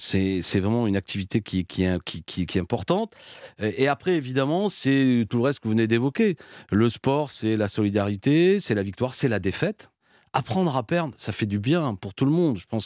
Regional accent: Béziers, Occitanie, France; Moi, je suis originaire de Béziers, terre de rugby

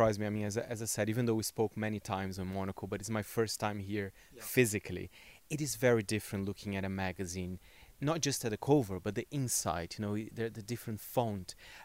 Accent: São Paulo, Brazil; I speak with Roberto Meirelles from Banca do Quiro, a charming newsstand in my hometown, São Paulo, plus film journalist Matt Glasby.

